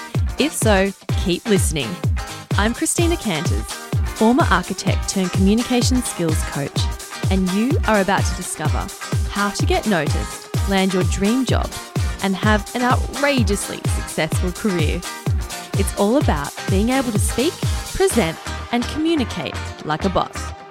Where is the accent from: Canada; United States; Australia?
Australia; As an Australian